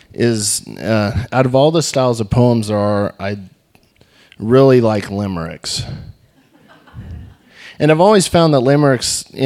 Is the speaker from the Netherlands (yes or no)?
no; Springfield, Missouri, United States; I'm originally from Springfield and moved up here a couple years ago.